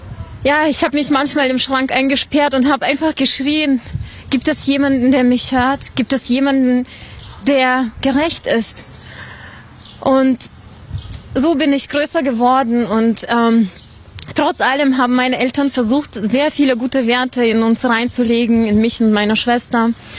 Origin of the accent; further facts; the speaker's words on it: Uzbekistan; Ja, ich bin in Usbekistan geboren und aufgewachsen.